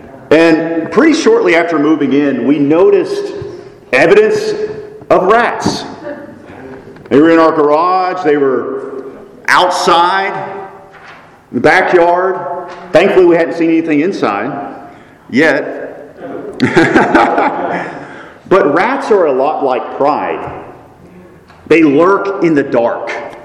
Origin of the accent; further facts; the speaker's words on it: South Carolina, United States; I'm from South Carolina. We don't mess around.